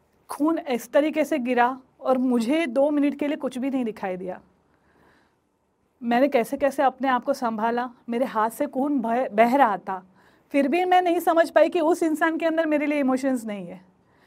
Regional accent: Mumbai, Maharashtra, India; born there; मैं एक film producer होने के साथ साथ एक विमेन एंटरप्रेन्योर हूँ. मेरा जन्म मुंबई में बांद्रा इलाके में हुआ है.

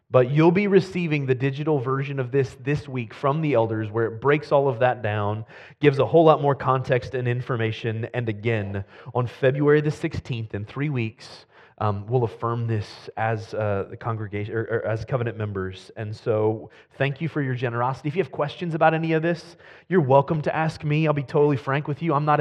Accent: Ohio, United States; I grew up in Ohio. I heard some boos out there.

